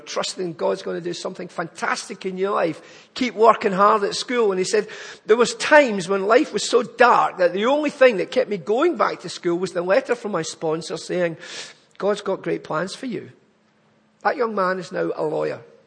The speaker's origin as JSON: {"language": "English", "town": "Glasgow", "region": "Scotland", "country": "United Kingdom", "tie": "born or raised there", "said": "I'm not from Chichester. I'm not even from England. I am from Glasgow. I was born in Glasgow, brought up in Glasgow. The accent, believe it or not, has changed a lot, but maybe not to your ear, but if I go home, I sound quite posh."}